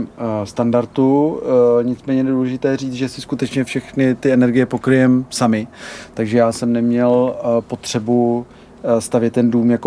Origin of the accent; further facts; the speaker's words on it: Český Krumlov, South Bohemian Region, Czechia; Já jsem nějakou dobu jezdil tady po jižních Čechách, já jsem z Českého Krumlova, miluju to tady